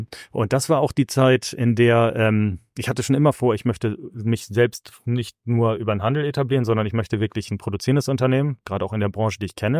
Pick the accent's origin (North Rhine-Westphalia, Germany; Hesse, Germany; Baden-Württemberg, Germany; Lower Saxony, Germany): Lower Saxony, Germany; Osnabrück; moved away as an adult; now in Poland; ich bin nicht Pole, ich komme aus Osnabrück, ich komme aus Norddeutschland, aber irgendwie haben die Lebenswege mich über Studium, über Ostdeutschland, dann Warschau und dann genau dieses Treffen dann dazu verführt, dass ich in Polen bleibe.